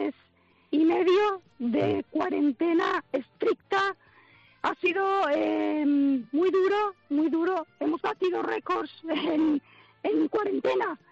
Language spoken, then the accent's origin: Spanish; Vitoria-Gasteiz, Basque Country, Spain; moved away as an adult; now in Australia; mi marido es australiano, entonces él fue a trabajar a Vitoria, que es de donde soy yo, de Vitoria, y ajá, nos conocimos allí y nos enamoramos y venga para acá, para Australia, y aquí estamos.